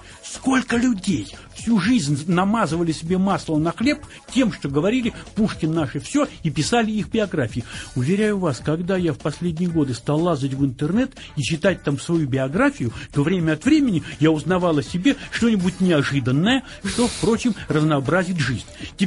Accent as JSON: {"language": "Russian", "region": "Zabaykalsky Krai", "country": "Russia", "tie": "born or raised there", "also_born_or_lived": "Kamianets-Podilskyi, Ukraine", "said": "И незамедлительно вслед за чем меня увезли в Забайкалье. И рос я там."}